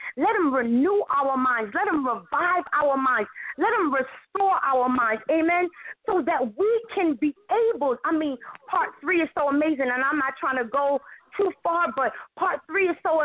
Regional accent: New York, United States; maybe that's just because I'm from New York.

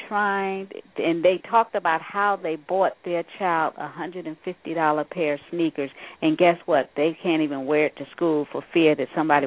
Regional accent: New York, United States; I was raised in New York, and I know a couple of times I was chased home after school with those bullies and stuff.

